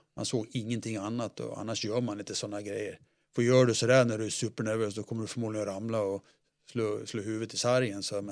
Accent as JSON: {"language": "Swedish", "town": "Slite", "region": "Gotland", "country": "Sweden", "tie": "born or raised there", "said": "1965, jag var 5 år gammal. Då fick vi konstfrusen isbana hemma på Gotland i Slite."}